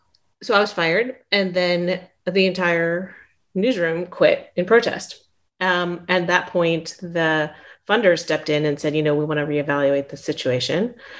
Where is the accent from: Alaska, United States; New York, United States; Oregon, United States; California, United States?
California, United States; Palo Alto; I grew up in Palo Alto, and my parents were both programmers, early days of technology.